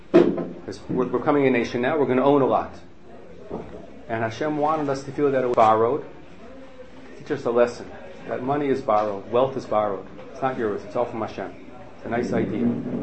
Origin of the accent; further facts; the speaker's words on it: Silver Spring, Maryland, United States; I'm from Silver Spring and I have relatives in Columbus, Ohio.